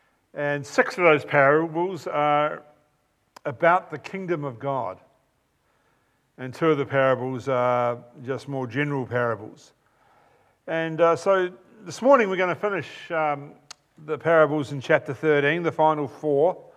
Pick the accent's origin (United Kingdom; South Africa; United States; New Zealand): New Zealand; being an ardent New Zealander, you all know I'm a New Zealander, right?